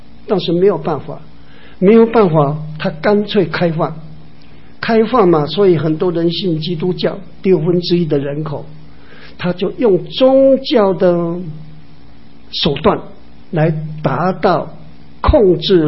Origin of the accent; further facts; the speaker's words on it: China; 龙的子孙，我们中国人常常说啊，我们就是龙的子孙